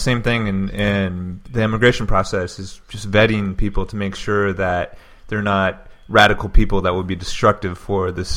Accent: United States; So I'm American no matter what, but I'm a global citizen too.

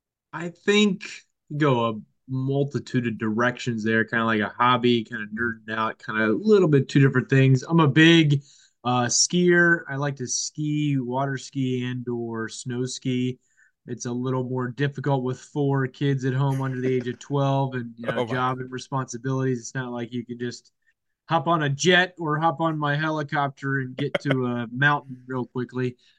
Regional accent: Cincinnati, Ohio, United States; I didn't ski when I was little, just growing up in Cincinnati, not too many mountains around.

